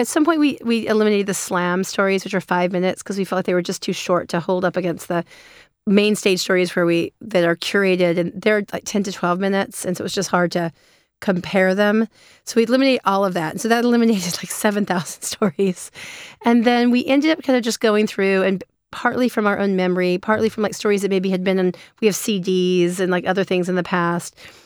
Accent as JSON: {"language": "English", "country": "United States", "said": "as an American, if I were to sort of typecast it"}